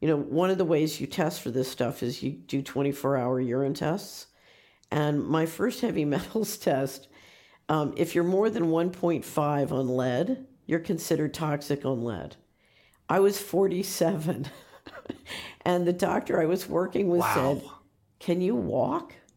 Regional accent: United States; because I'm American and I'm by nature a very patriotic person.

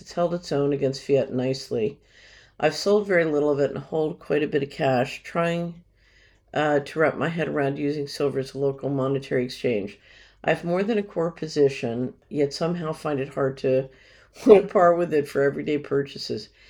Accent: Canada; now in Mexico; I live in Mexico at the moment, but I'm Canadian.

